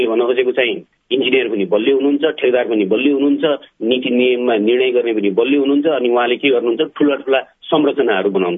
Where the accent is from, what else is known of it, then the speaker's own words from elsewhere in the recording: Sindhuli, Bagmati, Nepal; now in Kathmandu, Nepal; म मेरो घर सिन्धुली हो